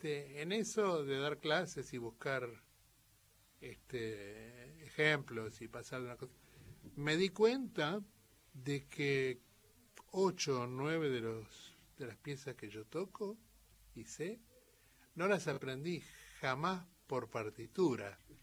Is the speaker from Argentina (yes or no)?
yes; Venado Tuerto, Santa Fe, Argentina; born there; porque yo nací en Venado Tuerto y era uno y otro, no era uno u otro.